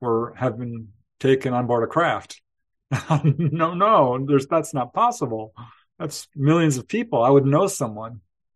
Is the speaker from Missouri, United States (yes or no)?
no; Topanga Canyon, California, United States; a wave of sightings over my hometown of Topanga Canyon.